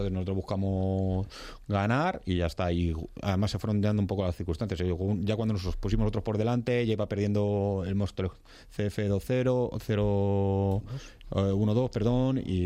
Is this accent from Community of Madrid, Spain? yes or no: yes; Parla, Community of Madrid, Spain; soy de Parla, yo soy parleño.